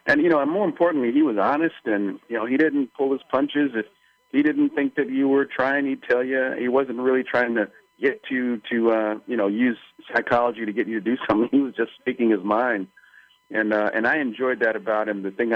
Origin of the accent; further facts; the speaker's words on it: Los Angeles, California, United States; growing up in Los Angeles, you know, of course, we were, for the most part, Dodger fans.